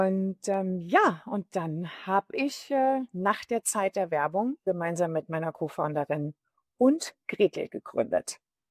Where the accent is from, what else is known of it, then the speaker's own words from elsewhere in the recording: Lake Constance, Germany; now in Berlin, Germany; Ich bin 53 Jahre am Bodensee aufgewachsen.